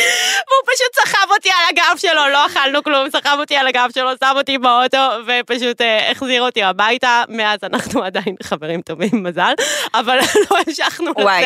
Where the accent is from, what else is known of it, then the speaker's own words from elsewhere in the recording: Petah Tikva, Central District, Israel; חבר ילדות, פתח תקווה, גדלנו ביחד